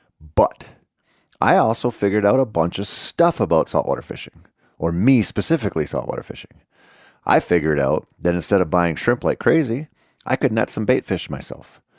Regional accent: Minnesota, United States; it's really not a great hobby to have as a Minnesotan who makes outdoor writer kind of money.

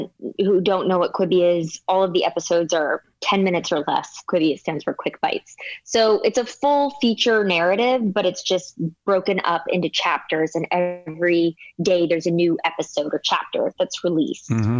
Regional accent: Denver, Colorado, United States; now in Brooklyn, United States; I'm from Colorado.

